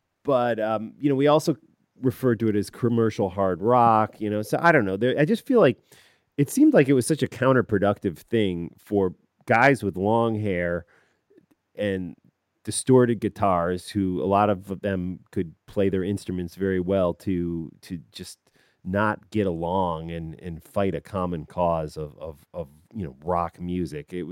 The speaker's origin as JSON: {"language": "English", "region": "Illinois", "country": "United States", "tie": "born or raised there", "said": "This is, you know, a kid growing up in the Chicago suburbs."}